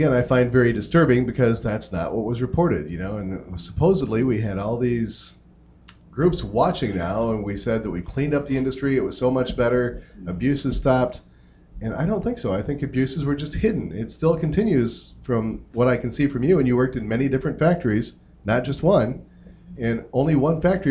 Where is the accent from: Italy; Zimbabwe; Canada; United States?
United States; as an American, as someone who's not exposed to a lot of Chinese proverbs and sayings